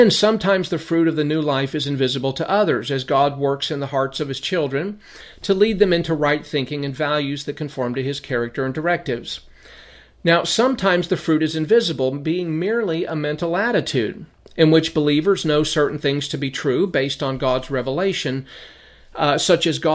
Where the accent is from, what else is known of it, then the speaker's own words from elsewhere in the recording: Las Vegas, Nevada, United States; When I was growing up in Vegas, from 1980 to 1990, I fell into the lifestyle of drugs for about 7 years